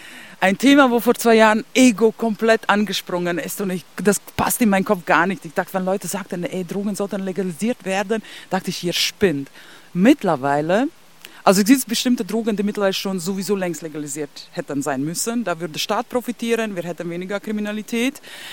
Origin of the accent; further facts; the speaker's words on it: Latvia; Ja, also erstmal komme ich aus Lettland, immer aus Sowjetunion.